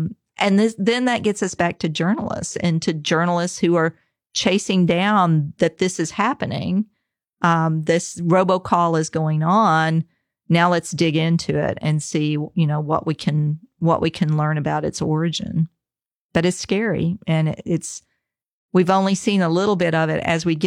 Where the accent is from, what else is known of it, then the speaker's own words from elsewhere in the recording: Tennessee, United States; now in Florida, United States; I grew up in Tennessee and I, you know, went to Mizzou and, you know, now I'm at UF